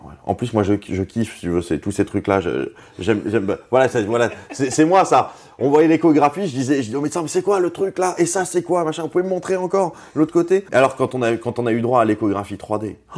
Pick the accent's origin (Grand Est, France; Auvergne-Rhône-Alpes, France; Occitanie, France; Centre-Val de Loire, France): Grand Est, France; Strasbourg; on vient tous les deux de Strasbourg. On était dans la même classe dans la maternelle.